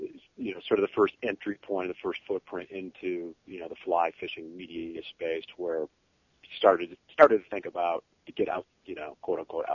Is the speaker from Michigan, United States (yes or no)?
yes; Grand Rapids, Michigan, United States; I mean, I grew up in Michigan, I came from a fly fishing family. You know, back in the 80s, I lived in Grand Rapids, which is sort of right, you know, kind of smack dab in the middle of Michigan